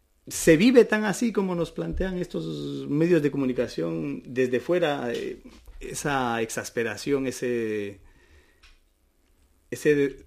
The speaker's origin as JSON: {"language": "Spanish", "country": "Ecuador", "said": "Yo, por ejemplo, soy de Ecuador."}